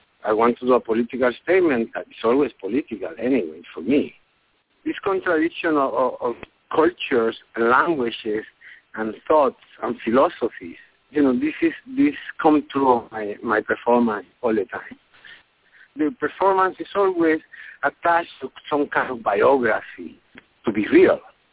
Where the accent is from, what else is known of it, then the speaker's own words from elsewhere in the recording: Puerto Rico; I want Puerto Rico, my hometown, to become a state, or I want them to become independent.